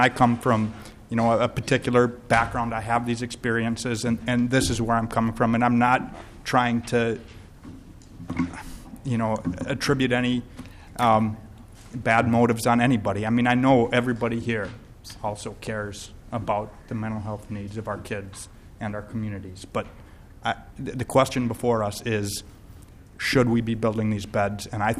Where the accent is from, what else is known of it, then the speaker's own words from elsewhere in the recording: Moose Lake, Minnesota, United States; There was one in my backyard as I grew up in Moose Lake.